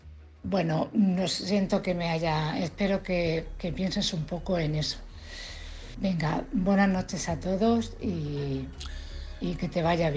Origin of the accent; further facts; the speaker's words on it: Cartagena, Region of Murcia, Spain; de Cartagena, precisamente.